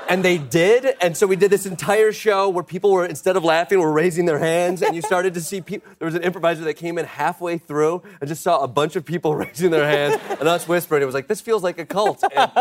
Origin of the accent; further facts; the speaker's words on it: Kalamazoo, Michigan, United States; moved away as an adult; now in Chicago, United States; I grew up in Kalamazoo, went to college there as well, and kind of got the improv bug. And so around 2000, 2001, I made my way over to Chicago.